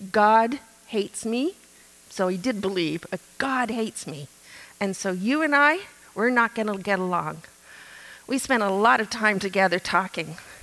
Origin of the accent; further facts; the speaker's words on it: Dartmouth, Nova Scotia, Canada; I grew up in Dartmouth, Nova Scotia